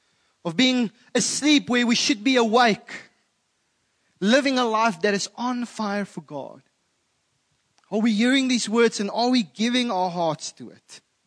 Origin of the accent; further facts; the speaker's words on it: South Africa; first language af; English is a second language; English, and I'm Afrikaans. And even though I speak English, My English doesn't always come across as English to her.